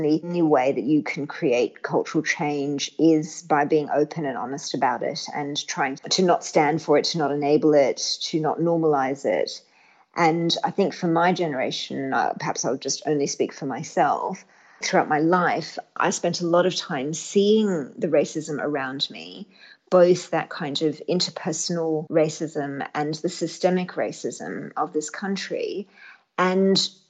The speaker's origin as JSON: {"language": "English", "country": "Australia", "said": "because I'm Australian"}